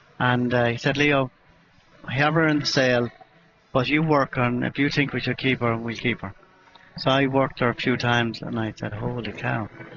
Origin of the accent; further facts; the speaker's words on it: Ireland; because we're all Irish, man.